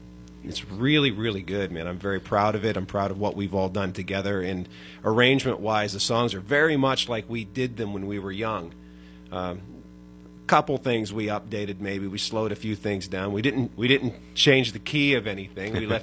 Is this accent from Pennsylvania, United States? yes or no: yes; Pennsylvania, United States; My family, I'm originally from Cameron County, Pennsylvania, up in the woods.